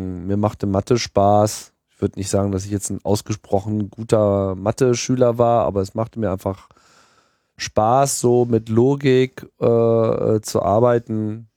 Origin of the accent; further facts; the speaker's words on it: Germany; Also ich fühle mich als Deutscher, ich habe hier immer gelebt. Ich habe nie was anderes gemacht als Deutscher sein.